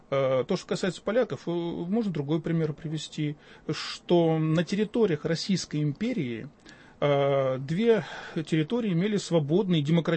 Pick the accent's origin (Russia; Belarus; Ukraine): Belarus; Western Belarus; Я сам из Западной Белоруссии, поэтому я как бы знаю об этом генетически.